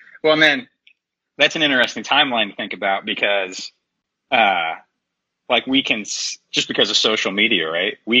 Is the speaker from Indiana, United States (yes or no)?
yes; Indiana, United States; I grew up in Indiana, and Indiana does not have the greatest history, right?